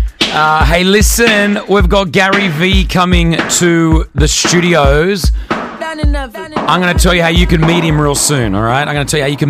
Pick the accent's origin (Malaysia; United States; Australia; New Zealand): Australia; I'm from Australia.